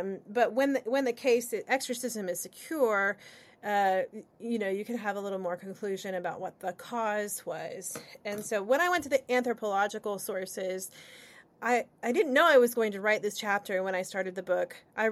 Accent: Ohio, United States; I am a Westerner, right? I grew up in Northwest Ohio. I have a very rural background.

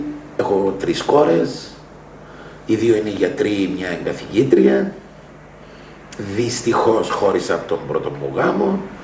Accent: Paralimni, Famagusta District, Cyprus; Γεννήθηκα στο Παραλίμνη το 1959, στη δεκαετία του 70 μετικήσαμε στην Αμόχωστον οικογενειακός, όπου με βρήκε και η τουρκική εισβολή εκεί πέρα.

